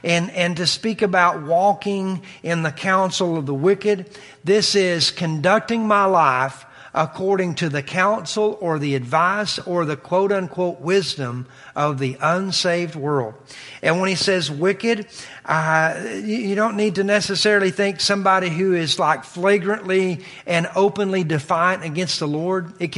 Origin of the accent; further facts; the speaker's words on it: Kentucky, United States; I think about, honestly, where I grew up in Kentucky, I don't know how the drug problem is here, but the drug problem is terrible in Southeast Kentucky.